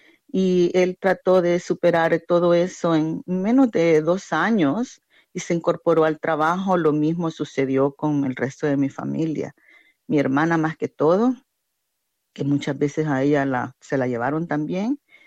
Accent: El Salvador; now in Australia; Sí, venimos de El Salvador, tuvimos una guerra que nos obligó a emigrar

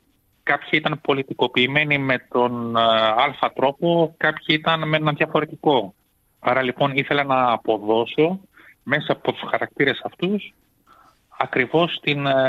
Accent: Athens, Attica, Greece; born there; Επέστρεψαν στην Ελλάδα το 1972 και ένα χρόνο μετά γεννήθηκα εγώ εδώ στην Αθήνα.

